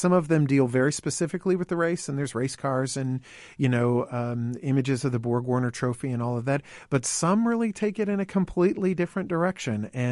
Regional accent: Indianapolis, Indiana, United States; You know, I grew up in Indianapolis as well

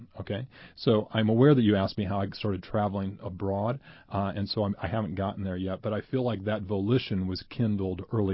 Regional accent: Indianapolis, Indiana, United States; I grew up here in Indianapolis, and I feel like I've been an explorer since I was a boy

